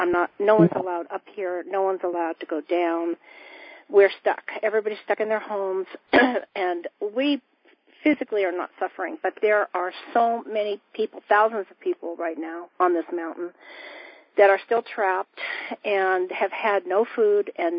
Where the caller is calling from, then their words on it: Lake Arrowhead, California, United States; I'm calling from Lake Arrowhead, California.